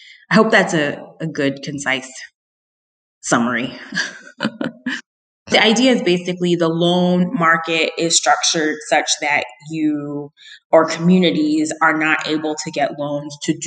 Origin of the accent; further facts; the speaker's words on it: Newark, New Jersey, United States; Sure. Yeah, like you mentioned, I'm originally from Newark, New Jersey, which is a city that is fraught with all types of stories about real estate and segregation and discrimination and all sorts of things